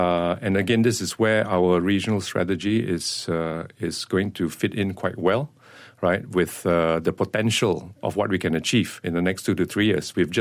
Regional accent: Malaysia; I would say, of course, you know, being Malaysian, we're accustomed to, you know, what we need to do in terms of, you know, complying, you know, to business practices.

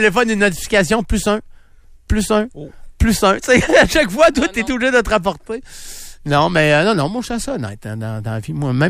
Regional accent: Chandler, Quebec, Canada; qui s'en vont vers Chandler, ma ville natale.

